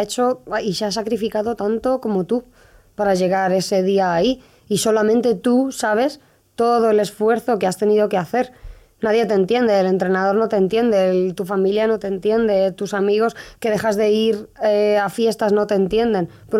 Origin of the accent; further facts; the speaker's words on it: Community of Madrid, Spain; sí que me he criado en un barrio muy conflictivo. Yo inicialmente en mi adolescencia yo me crié en Pan Bendito y ahí pues había más de un conflicto.